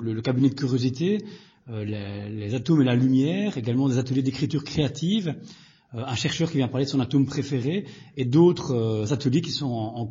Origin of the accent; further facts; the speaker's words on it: Belgium; now in Montpellier, France; je travaille au service culture scientifique de l'Université de Montpellier. Et je viens de Belgique.